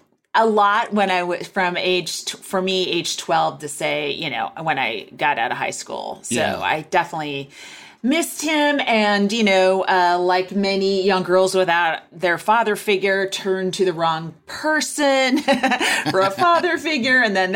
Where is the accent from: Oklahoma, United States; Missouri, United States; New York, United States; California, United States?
California, United States; Walnut Creek; I'm from Walnut Creek, California.